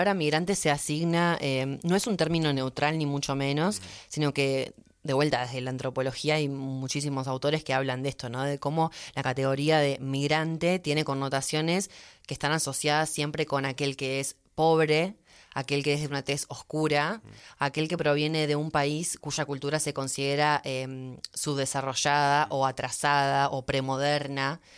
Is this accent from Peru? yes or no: no; Uruguay; now in United States; cuando yo, por ejemplo, dejé Uruguay para irme a Estados Unidos, sí, emigré con respecto a mi país de origen, pero para el punto de vista de Estados Unidos, yo inmigré hacia Estados Unidos.